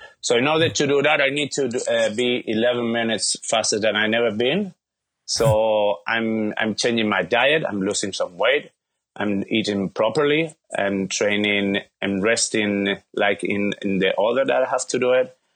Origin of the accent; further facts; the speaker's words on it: Valencia, Valencian Community, Spain; now in New York, United States; because I'm from Valencia, I'm not from Madrid or Barcelona.